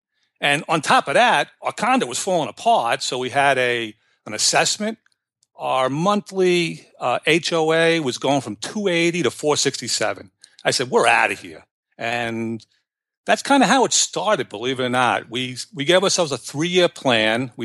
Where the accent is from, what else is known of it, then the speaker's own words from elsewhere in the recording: New York, United States; Like I said, I'm from New York, and I got married in 2002 to … And we were struggling in New York.